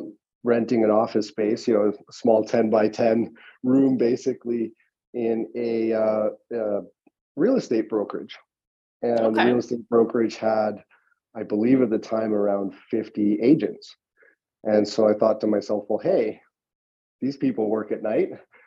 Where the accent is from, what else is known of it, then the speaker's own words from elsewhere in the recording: Guatemala; now in Canada; I moved to Canada, or I moved back to Canada. So long and short is I was born in Guatemala.